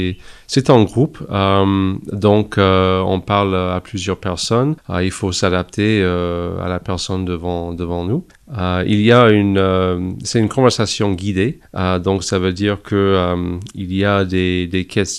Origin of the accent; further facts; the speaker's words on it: Canada; now in France; Vous entendez de ma voix que je suis canadien. Je suis pas d'ici, mais je vis mon aventure avec ma femme. On est ici depuis quelques années et on adore être ici, prendre plaisir des montagnes et de la bonne nourriture dans le sud-ouest.